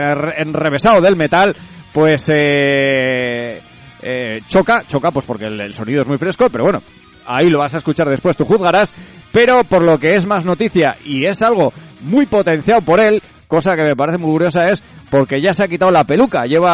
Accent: Lerín, Navarre, Spain; soy de Lerín, y lo que te traigo es una batería de novedades metaleras brutal.

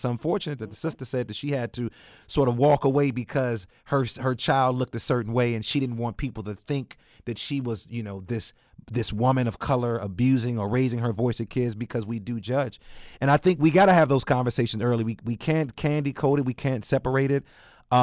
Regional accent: Chicago, Illinois, United States; I'm from the South Side of Chicago. My son and daughter would never have that same experience, even though I take them back there and show them my hood, the body where I grew up.

